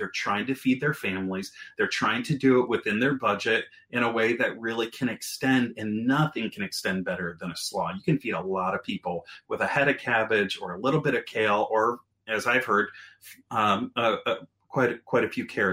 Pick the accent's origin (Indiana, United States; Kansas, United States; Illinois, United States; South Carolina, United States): Indiana, United States; So I grew up in Indiana, and we ate fish all the time.